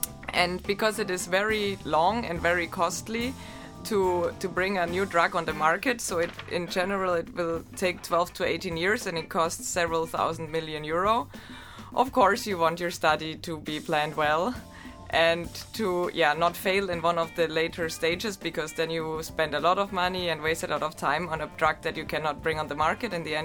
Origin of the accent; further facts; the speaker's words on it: Germany; English is a second language; I'm from Germany, so I was doing my bachelor and my master's in Germany, already both in biostatistics at the University of Ulm. So it's in the south of Germany between Stuttgart and Munich